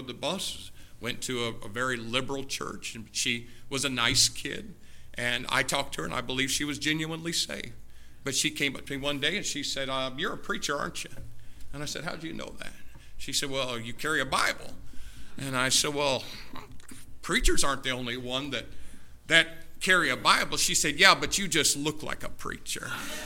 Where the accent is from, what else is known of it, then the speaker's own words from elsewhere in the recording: United States; Excuse me, but I'm an American